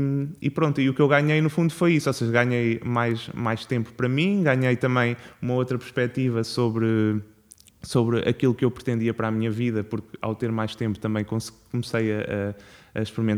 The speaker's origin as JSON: {"language": "Portuguese", "town": "Coimbra", "region": "Centro", "country": "Portugal", "tie": "born or raised there", "said": "eu sou originário de Coimbra, eu fiz a minha formação toda desde secundário e o ensino superior também em Coimbra"}